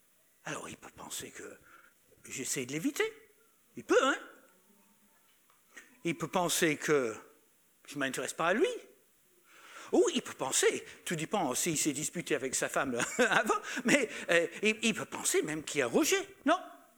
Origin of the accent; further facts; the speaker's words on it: France; On est des Français quand même. Des chrétiens.